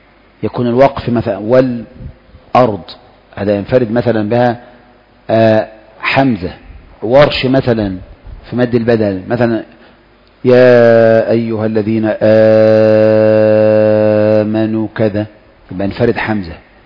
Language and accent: Arabic; Egypt; الآن هي حفص عندنا في مصر تقريبا